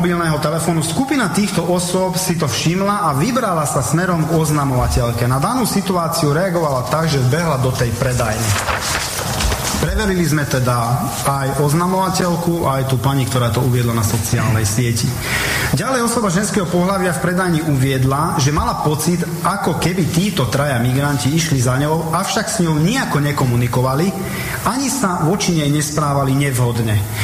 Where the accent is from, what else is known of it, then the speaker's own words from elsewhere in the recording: Komárno, Nitra Region, Slovakia; poznám to, lebo som z Komárna